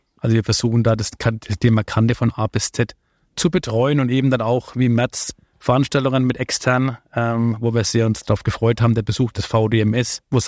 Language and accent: German; Gerolzhofen, Bavaria, Germany; ich bin gebürtig aus Unterfranken, stamme aus einer kleinen Schreinerei. Aus einer kleinen Schreinerei in Gerolzhofen